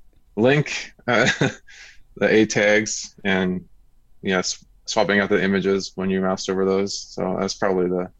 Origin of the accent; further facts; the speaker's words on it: Seattle, Washington, United States; now in Portland, United States; I live in Portland, Oregon. And I grew up in the Pacific Northwest in Seattle